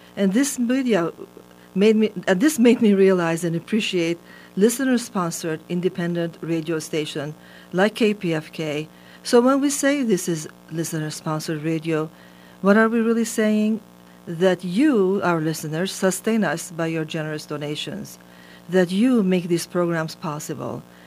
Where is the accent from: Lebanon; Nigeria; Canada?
Lebanon; now in United States; I am from Lebanon, so I know that perspective. I grew up near Palestinian camps.